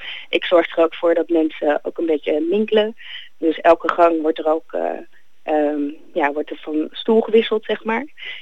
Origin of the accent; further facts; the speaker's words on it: Netherlands; Maar blijkbaar zijn wij Nederlanders niet heel erg, heel erg sociaal in die zin.